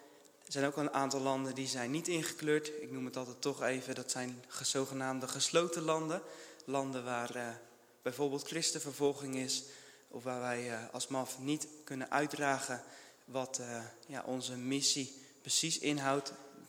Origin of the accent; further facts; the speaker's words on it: Goudswaard, South Holland, Netherlands; Ik ben opgegroeid in de Hoekse Waard, in het dorpje Goudswaard.